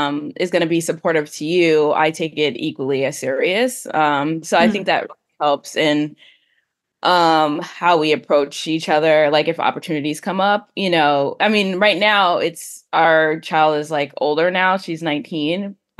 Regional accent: New York City, New York, United States; now in Albany, United States; we, like live in Albany, I grew up in New York City. It's like cheaper to live here.

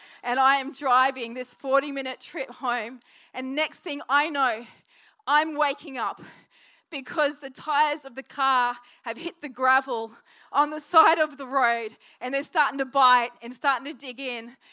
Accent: Queensland, Australia; see, I grew up in North Queensland, and one of the things we love up there is mangoes.

